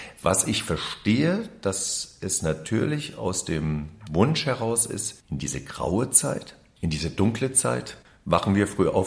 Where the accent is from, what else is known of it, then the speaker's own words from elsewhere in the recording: Saxony, Germany; Ich komme ja aus dem Sachsenland.